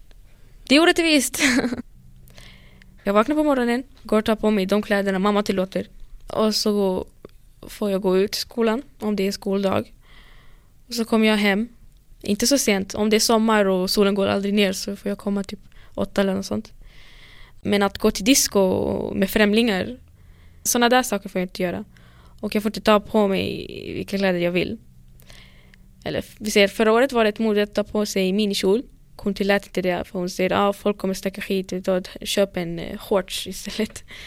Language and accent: Swedish; Iraq; Jag kommer från Irak.